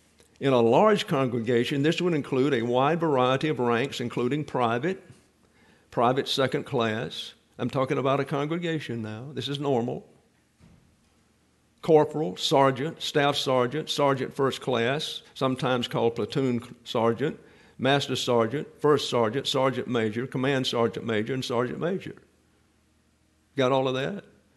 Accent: Alabama, United States; I was raised in South Alabama. And everybody went to church.

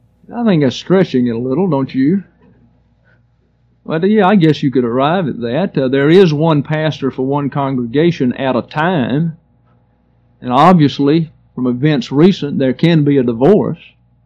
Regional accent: Troy, Alabama, United States; And I was living in my hometown of Troy, Alabama.

